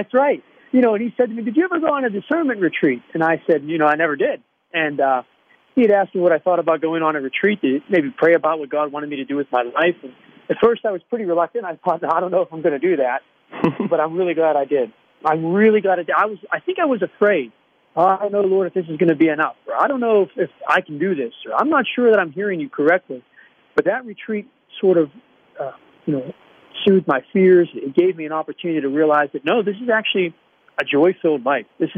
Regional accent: Aspinwall, Pennsylvania, United States; I'm a Pittsburgh-born guy. I grew up in Aspinwall, went to St. Scholastica Parish in Aspinwall and St. Scholastica Grade School. I'm an only child, but I spent my entire life in Aspinwall.

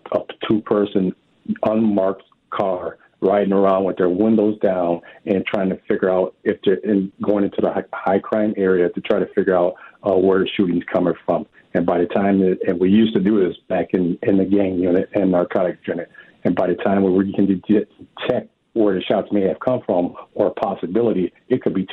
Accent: Minneapolis, Minnesota, United States; So knowing the people that I grew up with in Minneapolis and knowing the people that I know that still live there

